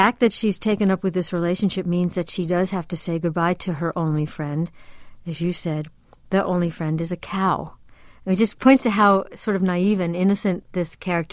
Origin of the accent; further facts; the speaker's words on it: Long Island, New York, United States; I grew up on Long Island in late 60s, early 70s